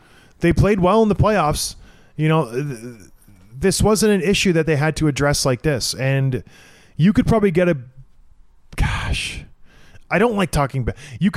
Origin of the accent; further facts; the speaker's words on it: Edmonton, Alberta, Canada; I'm from Edmonton. I was born there. I have relatives there.